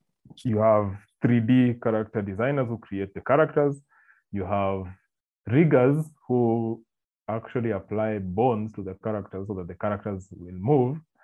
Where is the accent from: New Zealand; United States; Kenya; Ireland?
Kenya; Some people think I'm from Congo, South Africa, Zimbabwe, Zambezi. But it's Kenyan. I'm a Kenyan.